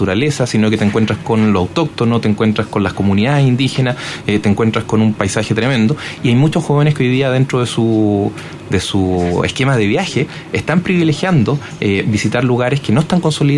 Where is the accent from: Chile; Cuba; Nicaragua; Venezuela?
Chile; que como chilenos nos informemos de los lugares